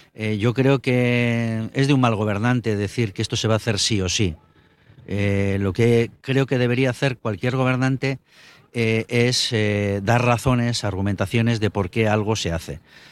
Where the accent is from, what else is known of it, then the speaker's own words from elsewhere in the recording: Barakaldo, Basque Country, Spain; yo también nací en Baracaldo, en lo que era una marisma, que ahora ha desaparecido totalmente.